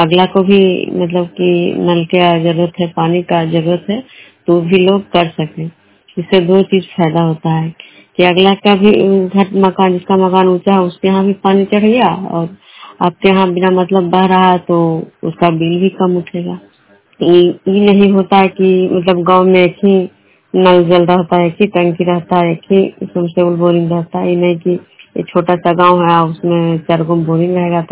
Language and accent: Hindi; Bishnupur, Bihar, India; मैं बिष्णुपुर ग्राम कड़ा पंचायत नालंदा जिला नगर प्रखंड के निवासी हूँ।